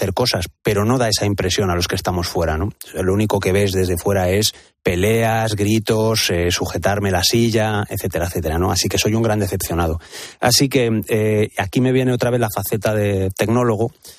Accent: Valladolid, Castile and León, Spain; born there; now in Madrid, Spain; Yo soy un enamorado de Madrid, nací en Valladolid y me vine a vivir aquí hace 25 años y vivo aquí porque me gusta y porque adoro esta ciudad.

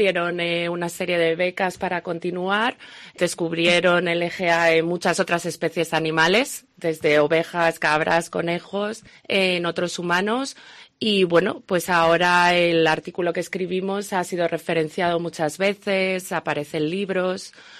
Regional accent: León, Castile and León, Spain; sobre todo como leonesa, ¿no?, poder recibir este premio de la ciudad de donde soy.

